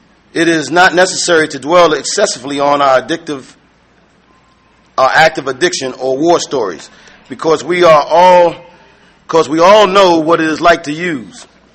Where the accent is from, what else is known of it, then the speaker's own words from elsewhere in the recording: New York, United States; also born or lived in New Jersey; I grew up in New York and New Jersey. I grew up to an addictive family.